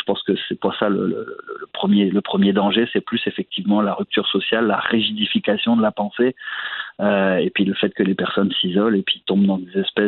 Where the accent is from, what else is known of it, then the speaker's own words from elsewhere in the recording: France; now in Canada; En plus, je suis français d'origine, alors je me chicane deux fois plus.